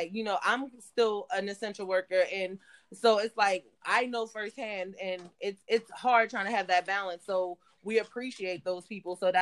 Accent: Annapolis, Maryland, United States; we're from Maryland, so we linked up with another podcast from our hometown, Annapolis

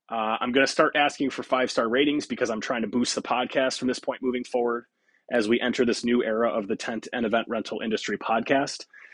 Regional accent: Rochester, New York, United States; from Rochester, New York

